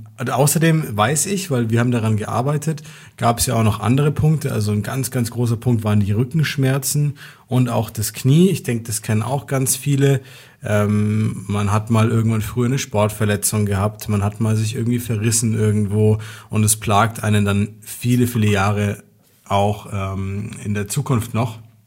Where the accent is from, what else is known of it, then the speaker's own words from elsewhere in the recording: Nuremberg, Bavaria, Germany; Und wir kommen aus Nürnberg